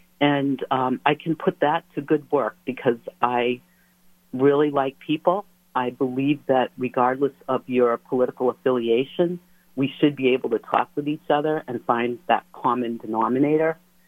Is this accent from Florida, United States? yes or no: no; Nashua, New Hampshire, United States; now in Brookline, United States; Well, my home is in Brookline, New Hampshire. I've lived here for about 30 years, but I grew up in Nashua, New Hampshire.